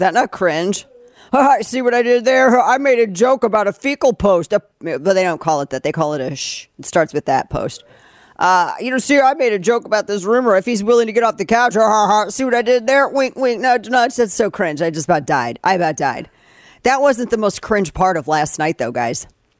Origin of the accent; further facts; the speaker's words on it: Missouri, United States; This is my home state of Missouri.